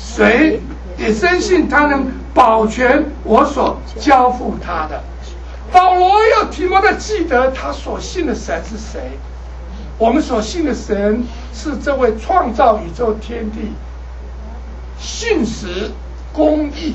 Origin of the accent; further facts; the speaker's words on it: China; 我们中国人常喜欢说：“哎呀，你被召了，你蒙召当牧师、当传道人。